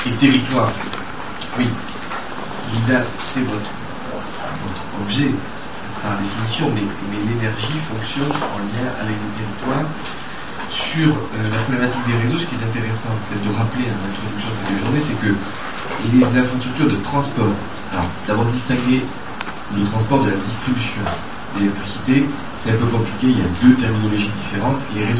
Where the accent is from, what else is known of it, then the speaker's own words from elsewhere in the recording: Béziers, Occitanie, France; moi je suis originaire de Béziers